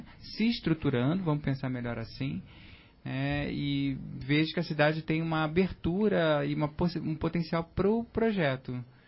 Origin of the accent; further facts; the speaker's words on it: Rio de Janeiro, Brazil; now in Curitiba, Brazil; eu sou carioca, estou morando agora aqui em Curitiba, né? Vim recentemente, já estou me habituando ao frio.